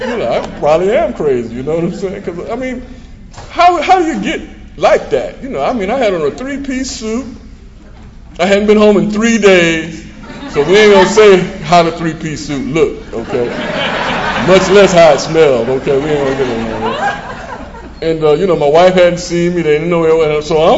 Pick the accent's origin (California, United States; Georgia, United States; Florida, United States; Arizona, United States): Georgia, United States; Savannah; I heard it, you know, when I grew up in Savannah, Georgia.